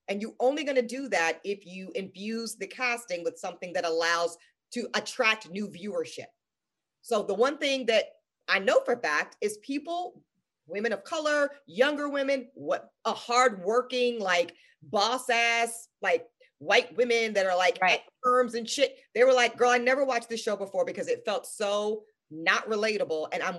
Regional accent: the South, United States; I loved Dallas, maybe because I'm from the South.

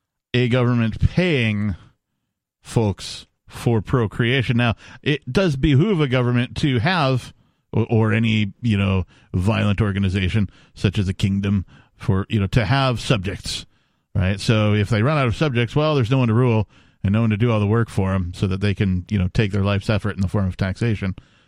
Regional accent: Wisconsin, United States; I am from Wisconsin, and, like, it's rare that there's some sort of successful musical act out of Wisconsin.

